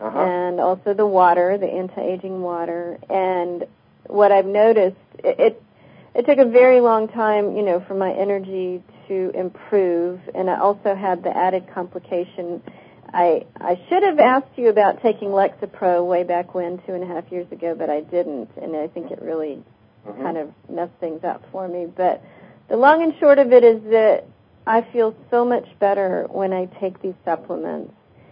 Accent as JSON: {"language": "English", "town": "Atlanta", "region": "Georgia", "country": "United States", "said": "Yes. I'm from Atlanta."}